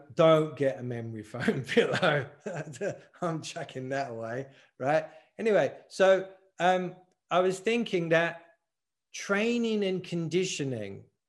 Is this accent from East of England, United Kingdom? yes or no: no; London, United Kingdom; I'm from East London. You can't trust anyone from East London.